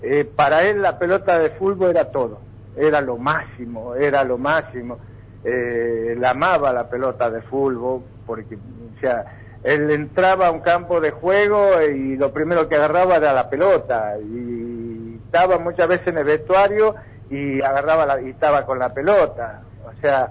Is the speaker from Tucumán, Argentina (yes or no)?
yes; Tucumán, Argentina; yo más me acostumbraba a, como tucumano, al mate cocido.